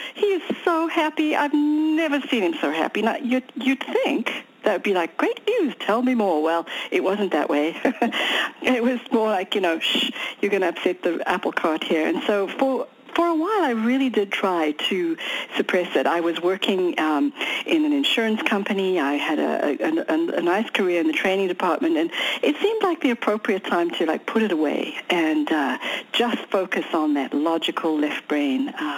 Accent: South Africa; growing up in South Africa, so this was, you know, starting out in the early 60s and on, and this was during the apartheid years of South Africa, so it was a very unusual situation to grow up in the first place.

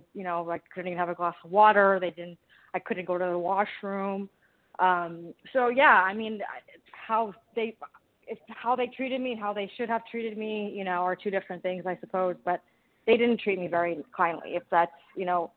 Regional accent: Canada; Listen, I'm Canadian.

